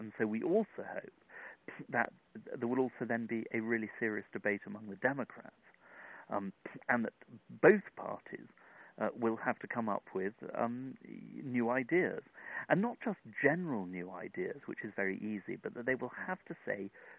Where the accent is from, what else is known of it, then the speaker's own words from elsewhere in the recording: United Kingdom; I'm British, as you can hear.